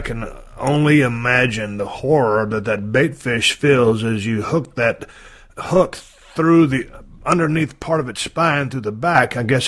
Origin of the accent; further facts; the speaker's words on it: Port O'Connor, Texas, United States; I'm a year older than you, but I grew up fishing in Port O'Connor, Texas.